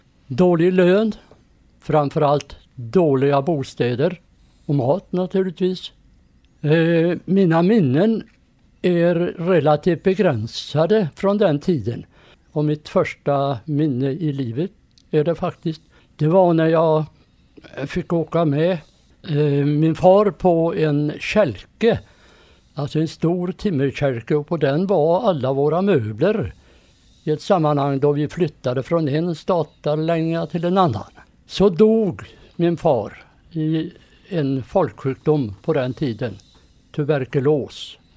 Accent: Dals Rostock, Västra Götaland County, Sweden; also born or lived in Mellerud; now in Partille, Sweden; Jag är uppväxt i Dals Råstock i Dalsland. Ett litet samhälle uppväxt på Kroppefjäll. Men det är ändå inte min födelseort, för den är från Mellerud. Mina föräldrar var statare

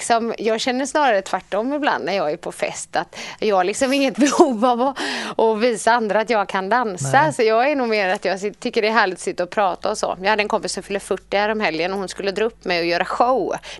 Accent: Gothenburg, Västra Götaland County, Sweden; now in Partille, Sweden; Så jag är uppvuxen i Johanneberg egentligen, så jag är ju stadstjej.

